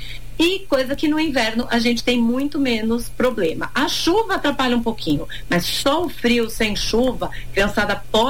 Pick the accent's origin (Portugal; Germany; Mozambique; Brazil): Brazil